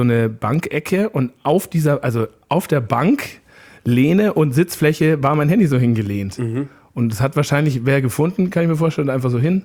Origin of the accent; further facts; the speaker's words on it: Bavaria, Germany; Bei uns, ich bin ja aus Oberbayern